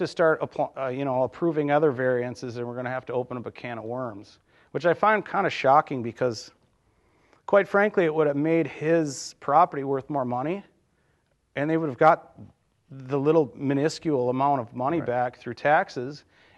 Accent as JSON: {"language": "English", "town": "Los Angeles", "region": "California", "country": "United States", "tie": "born there", "said": "I was born in Los Angeles, and that is the homeless capital of America right now."}